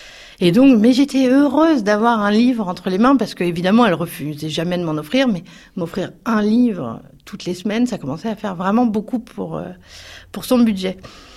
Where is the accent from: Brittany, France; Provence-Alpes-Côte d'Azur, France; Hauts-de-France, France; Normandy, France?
Normandy, France; Varengeville-sur-Mer; now in Dieppe, France; J'ai grandi à Varengeville-sur-Mer, un village plutôt huppé de la côte normande.